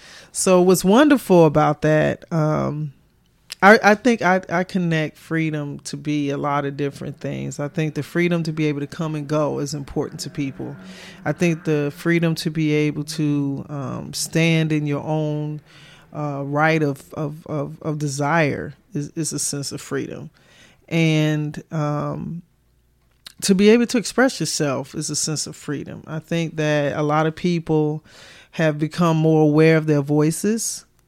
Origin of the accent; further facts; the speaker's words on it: Chicago, Illinois, United States; now in US South; But I was born and raised in Chicago, and a lot of my family's still there in Chicago, right?